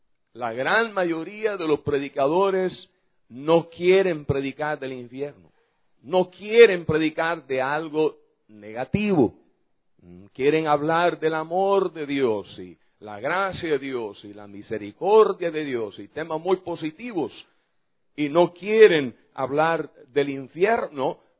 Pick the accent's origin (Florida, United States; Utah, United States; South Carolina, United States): Florida, United States; born there; also born or lived in Central America; Yo nací en Estados Unidos, en el norte del estado de Florida, pero casi toda mi vida la he pasado en Centroamérica. Entonces, yo creo que ya soy más indio que gringo.